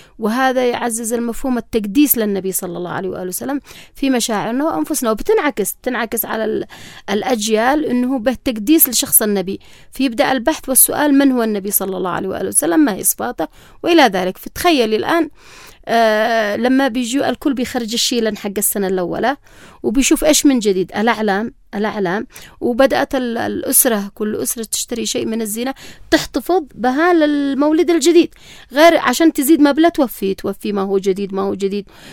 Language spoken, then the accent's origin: Arabic; Yemen; ونعتز ونفتخر كيمنيين بارتباطنا الوثيق به.